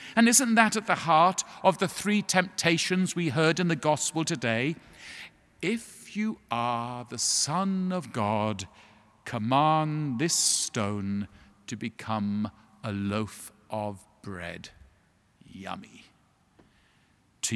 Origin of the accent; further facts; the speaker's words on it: England, United Kingdom; Now, as you know from my accent, in England, where I come from